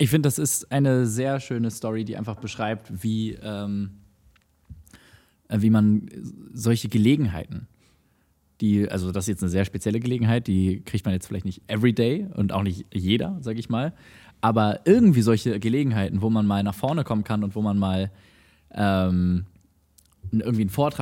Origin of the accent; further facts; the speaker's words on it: Lübeck, Schleswig-Holstein, Germany; besonders während meiner Jugend habe ich viel Gitarre gespielt und gesungen. Und da gab es bei uns in Lübeck so ein Format